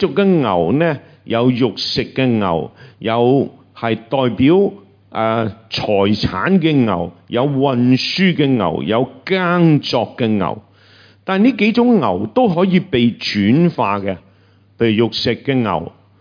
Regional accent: China; 如果我们中国人发明这些呢，就会说几多头牛力，

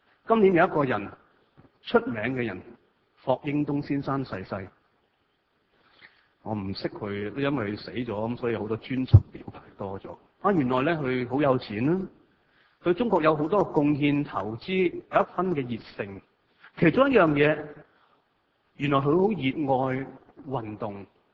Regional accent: Hong Kong; 像我們香港人

